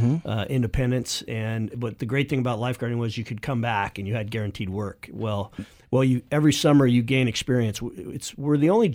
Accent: California, United States; Yeah, I grew up in Orange County. I grew up in a time when it was still orange groves and wheat fields, and it was a great place to grow up.

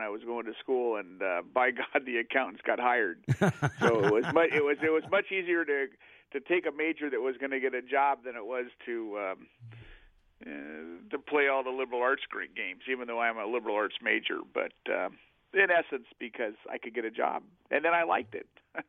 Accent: Oregon, United States; I grew up in Oregon. My father was a CPA.

